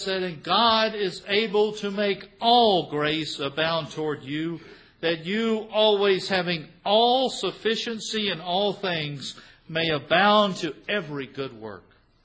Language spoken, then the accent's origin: English; Scotland, United Kingdom; I'm my heritage. I'm from Scotland.